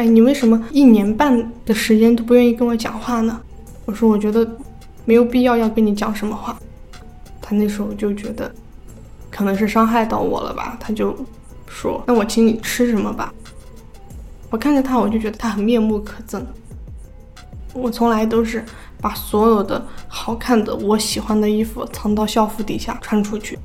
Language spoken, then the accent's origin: Chinese; Gansu, China; 今年22岁，我来自甘肃，现在我是一名自由撰稿人。